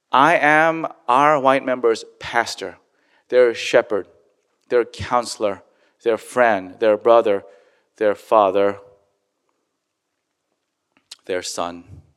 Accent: South Korea; You know, my home country of Korea was ruined.

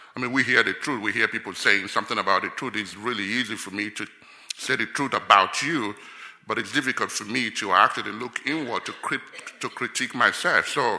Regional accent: Nigeria; moved away as an adult; now in United States; Like Pastor Jean said, I'm originally from Nigeria. I moved to the States, to the United States in 2004. So I've been here now for 12 years.

